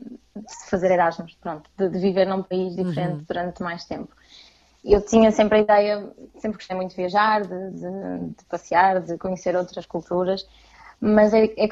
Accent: Vila Nova de Gaia, Porto, Portugal; now in Lisbon, Portugal; Eu estudo em Gaia, aliás, eu estudo em Lisboa, mas sou de Gaia

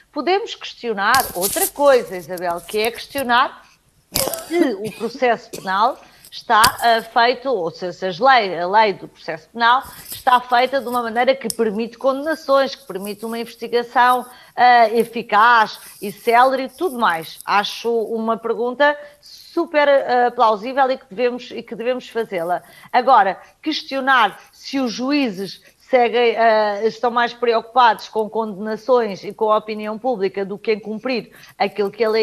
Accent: Portugal; como portugueses

